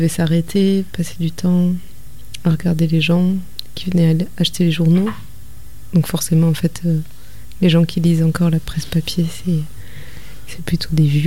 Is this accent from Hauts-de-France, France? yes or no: no; Occitanie, France; also born or lived in Paris; Je suis des Hautes-Pyrénées.